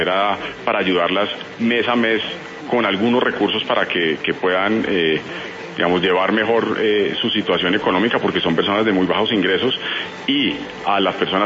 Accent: Colombia

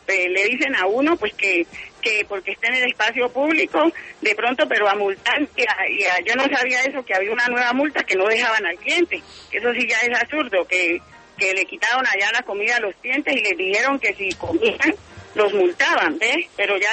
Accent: Suárez, Cauca, Colombia; Soy de Suárez, Cauca.

